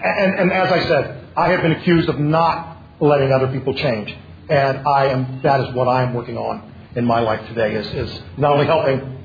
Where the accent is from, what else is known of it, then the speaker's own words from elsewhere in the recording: St. Petersburg, Florida, United States; I'm an addict from St. Petersburg, Florida.